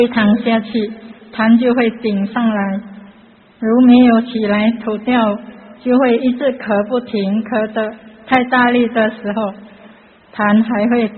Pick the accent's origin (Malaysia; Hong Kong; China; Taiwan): Malaysia; 我是马来西亚的